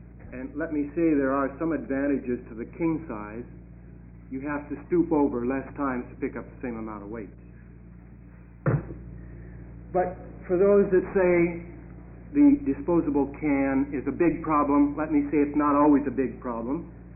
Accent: Salem, Oregon, United States; I come from Salem.

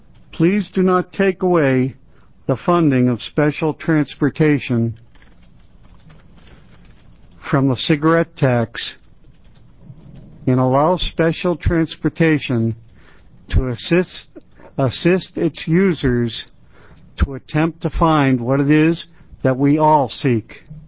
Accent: Eugene, Oregon, United States; I'm from Eugene.

